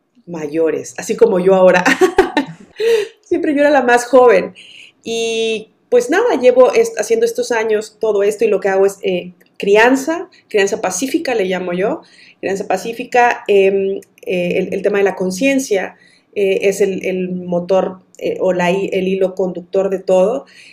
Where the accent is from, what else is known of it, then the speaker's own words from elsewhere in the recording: Veracruz, Mexico; born there; now in Monterrey, Mexico; soy mexicana, vivo en Monterrey, al norte del país. No nací aquí. Nací en Veracruz, pero ya tenemos 10 años viviendo acá.